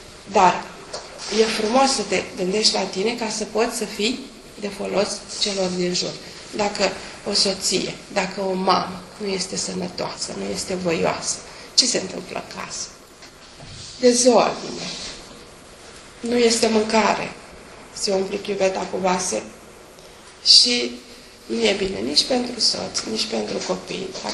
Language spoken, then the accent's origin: Romanian; Romania; l-am transpus în cuvinte românești pentru că noi suntem români.